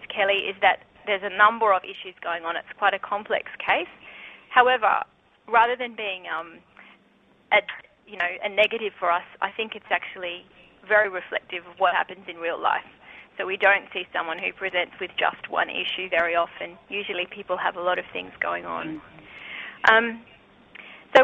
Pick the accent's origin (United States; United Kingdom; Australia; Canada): Australia; Queensland; So I'm from Queensland